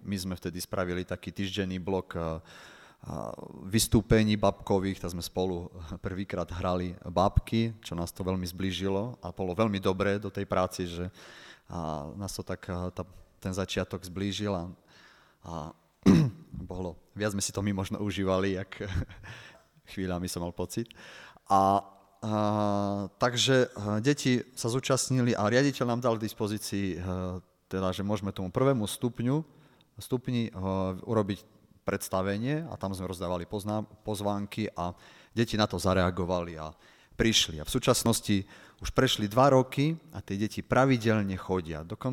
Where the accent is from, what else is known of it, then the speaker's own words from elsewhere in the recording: Poprad, Prešov Region, Slovakia; som domáci z Popradu